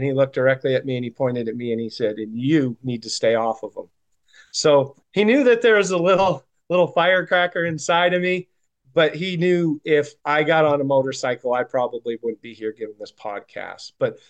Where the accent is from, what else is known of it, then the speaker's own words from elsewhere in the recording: Maine, United States; moved away as an adult; I grew up in Maine. I'm not sure if a lot of the listeners know that. I grew up and was born and raised in Maine and lived there for the most part until I was in my early 40s.